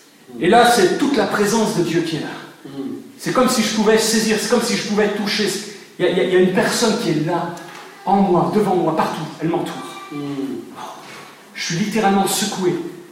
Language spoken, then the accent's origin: French; Sète, Occitanie, France; born there; Et de Perpignan, je retourne faire un petit pèlerinage à Sète, ma ville natale.